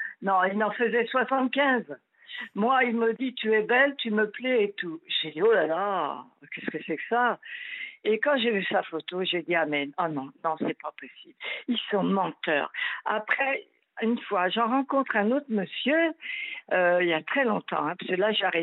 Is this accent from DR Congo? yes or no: no; Brittany, France; j'ai un franc-parler, hein, je suis une bretonne en plus